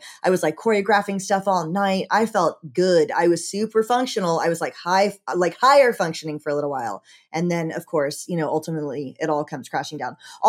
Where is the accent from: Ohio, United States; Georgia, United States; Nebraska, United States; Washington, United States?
Georgia, United States; I know a little bit about North Carolina. I'm from Georgia.